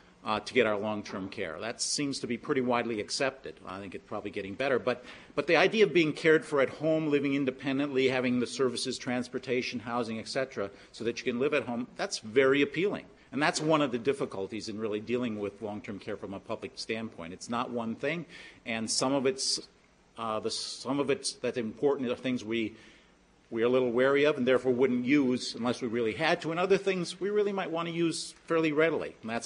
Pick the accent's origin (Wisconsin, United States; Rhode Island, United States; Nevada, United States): Wisconsin, United States; I always love getting back to my home state of Wisconsin. And even though I left here shortly after I graduated to go to Wisconsin Graduate School at Georgetown, this is still home.